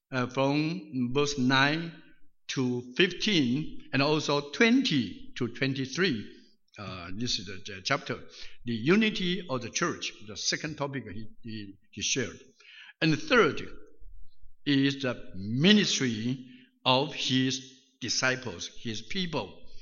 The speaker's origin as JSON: {"language": "English", "country": "Taiwan", "tie": "born or raised there", "said": "I returned to Taiwan, my hometown, there to preach gospel."}